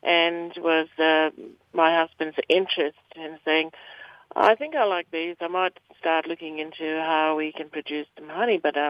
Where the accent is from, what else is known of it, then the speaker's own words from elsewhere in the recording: Broome, Western Australia, Australia; from Broome, Western Australia.